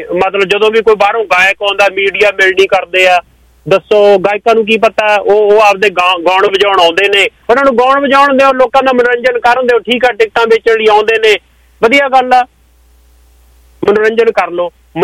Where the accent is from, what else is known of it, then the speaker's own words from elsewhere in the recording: Punjab, India; ਅਸੀਂ ਪੰਜਾਬੀ ਹਾਂ ਭਾਈ, ਅਸੀਂ ਪੰਜਾਬੀ ਬੋਲੀ ਦੀ ਮਸ਼ਹੂਰੀ ਕਰਾਂਗੇ?